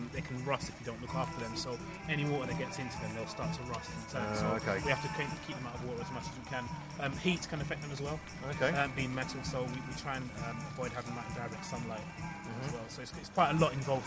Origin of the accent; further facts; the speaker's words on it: Croydon, London, United Kingdom; So we're from Croydon.